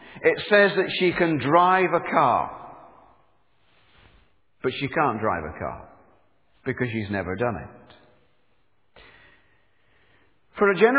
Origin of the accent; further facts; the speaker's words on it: Northern Ireland, United Kingdom; I can say that because I come from Northern Ireland